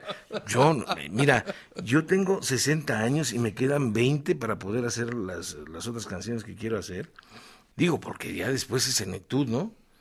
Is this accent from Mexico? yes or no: yes; Mexico; el alma de los seres que somos mexicanos